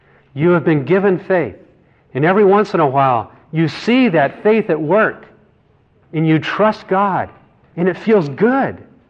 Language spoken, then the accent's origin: English; Midland, Texas, United States; I moved here from, you know, I came from Midland, Texas, and that's not where I found ultimate prosperity. So I came out here to Southern California.